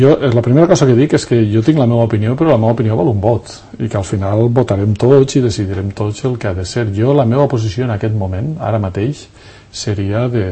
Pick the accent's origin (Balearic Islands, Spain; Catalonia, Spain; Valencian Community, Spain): Valencian Community, Spain; Jo sóc valencià